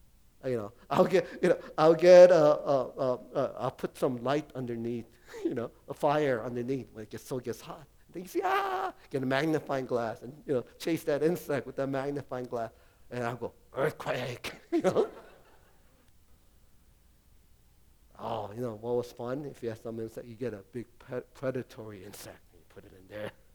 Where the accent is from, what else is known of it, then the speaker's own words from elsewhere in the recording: Chicago, Illinois, United States; I grew up in Chicago, and I had a lot of issue. You know, if growing up in Chicago … you know, in the 70s.